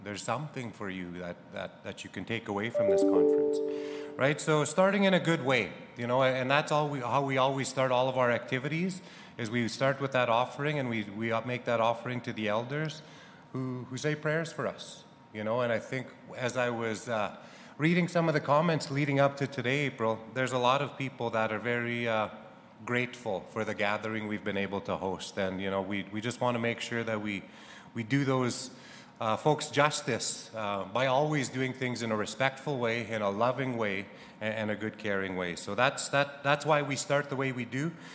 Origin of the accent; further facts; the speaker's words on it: Saskatchewan, Canada; I'm First Nation, and I'm from Fishing Lake and Yellow Quill First Nations, respectively, from both of my parents.